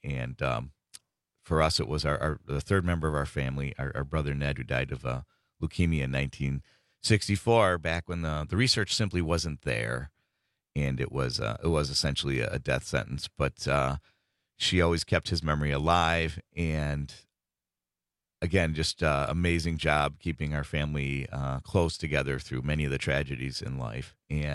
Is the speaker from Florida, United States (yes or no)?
no; Buffalo, New York, United States; the world's first cancer research hospital in my hometown of Buffalo, where my brother had been treated and other family members.